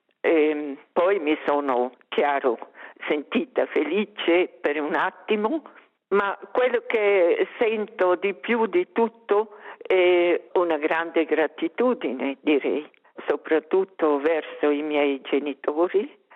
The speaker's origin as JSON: {"language": "Italian", "region": "Graubünden", "country": "Switzerland", "tie": "born or raised there", "first_language": "rm", "second_language": "Italian", "said": "Ma il romancio è la mia lingua madre. In famiglia abbiamo sempre parlato solo il romancio. La scuola dove sono cresciuta era quella volta un piccolo villaggio dove si parlava solo il romancio. Così sono cresciuta proprio romancia."}